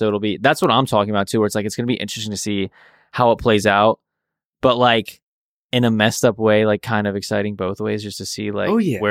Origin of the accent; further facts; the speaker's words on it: Virginia, United States; moved away as an adult; now in Los Angeles, United States; Virginia. Okay. Yeah, outside of DC.